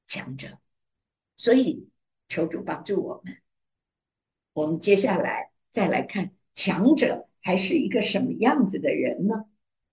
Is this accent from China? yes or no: yes; China; 我们中国人说有容乃大